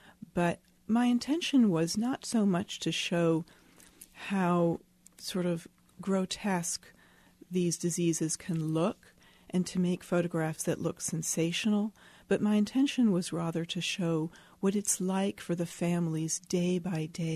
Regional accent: United States; and I also feel that as an American, I personally feel a kind of a sense of responsibility.

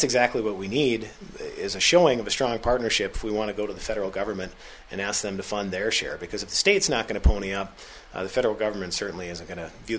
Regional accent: Fargo, North Dakota, United States; I think that was exceptionally harmful to my hometown of Fargo

